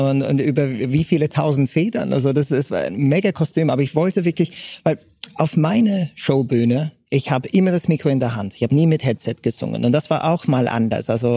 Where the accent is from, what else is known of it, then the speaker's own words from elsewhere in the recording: England, United Kingdom; born there; German is a second language; das war also als gebürtige Engländer ohne deutschsprachige Wurzeln, das mal ins Kasten zu bringen, war schon richtig hart